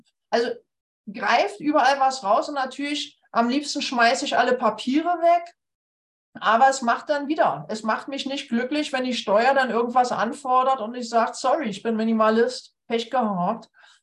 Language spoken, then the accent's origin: German; Berlin, Germany; Und so trennte ich mich, glaube ich, von 8 Outdoor-Jacken als Berliner.